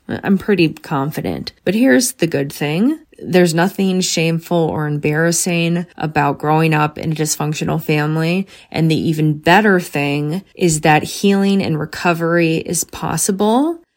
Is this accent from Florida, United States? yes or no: no; Bryn Mawr, Pennsylvania, United States; and I grew up in Bryn Mawr.